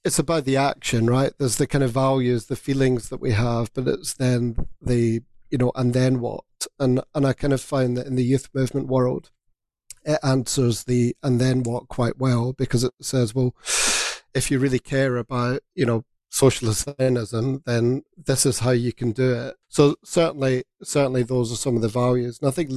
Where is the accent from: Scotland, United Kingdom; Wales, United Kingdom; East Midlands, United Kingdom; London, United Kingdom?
Scotland, United Kingdom; Glasgow; I grew up in Glasgow